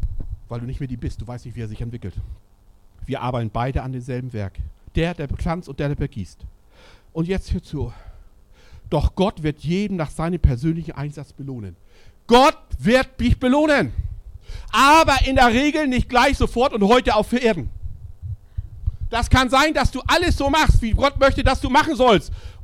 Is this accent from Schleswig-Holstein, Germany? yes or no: yes; Schleswig-Holstein, Germany; born there; Ich komme in gebürtiger Schleswig-Holstein, 1,8 Millionen Einwohner.